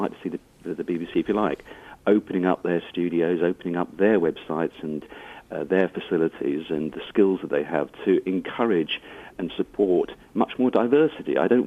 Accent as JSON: {"language": "English", "region": "East of England", "country": "United Kingdom", "tie": "born or raised there", "said": "When I was growing up in Bedfordshire, there was a local newspaper at the Biggleswick Chronicle and Anglia News and a bit of news from the TV, and that was it."}